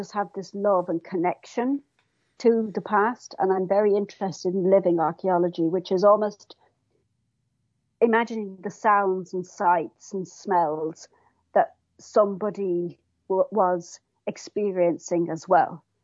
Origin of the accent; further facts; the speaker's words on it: Munster, Ireland; And my family, my dad is English, and my mum is from Kerry, so we grew up in Kerry